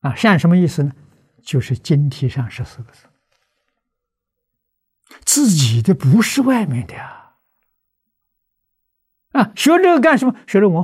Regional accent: China; 我们中国人也讲本性啊。

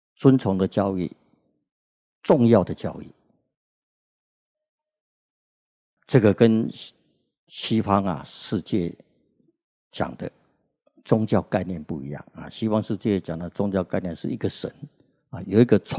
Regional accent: Taiwan; 这个我们台湾人口啊号称2300万啊

